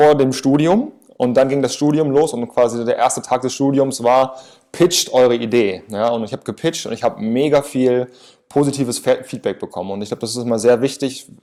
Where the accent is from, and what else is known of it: Osnabrück, Lower Saxony, Germany; born or raised there